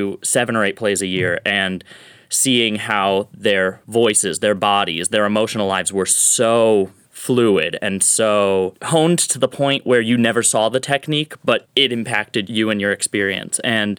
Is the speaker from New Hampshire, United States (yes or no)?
no; Rhode Island, United States; I come from Rhode Island, the smallest state, so I did not grow up going to APT